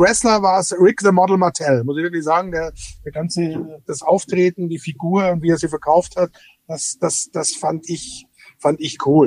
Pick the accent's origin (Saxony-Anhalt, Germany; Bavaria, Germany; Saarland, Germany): Bavaria, Germany; dass mir als Bayer natürlich das weh tut, wenn ihr Brezel sagt.